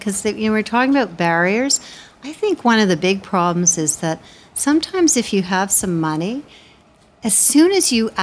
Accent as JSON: {"language": "English", "town": "Montreal", "region": "Quebec", "country": "Canada", "tie": "born or raised there", "said": "because I grew up in Montreal"}